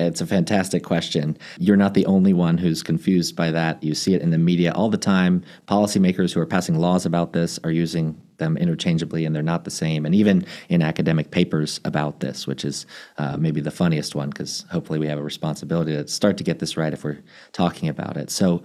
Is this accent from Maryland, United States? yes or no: yes; Maryland, United States; Maryland, my home state where I grew up, was the first in 2010.